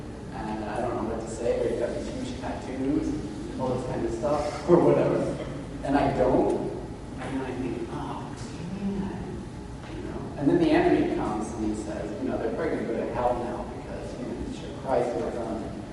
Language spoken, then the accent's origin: English; Australia; well, I'm Australian, which I am, but I'm Australian.